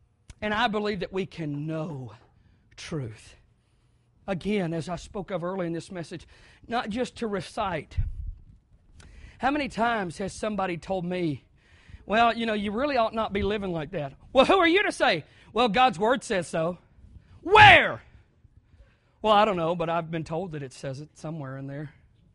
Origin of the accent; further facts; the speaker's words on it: the South, United States; I've heard this said all my life. I grew up in the South, so this is how they say it.